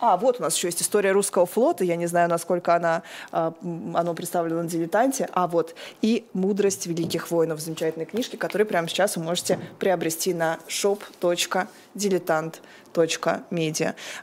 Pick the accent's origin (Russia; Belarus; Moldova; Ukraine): Russia; Saratov, Saratov Oblast; Я живу, если что, вернее, я из Саратова